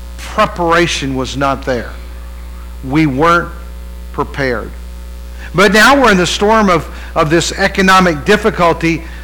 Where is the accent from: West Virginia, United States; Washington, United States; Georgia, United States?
West Virginia, United States; When I grew up in West Virginia, I remember growing up there and we had school drills.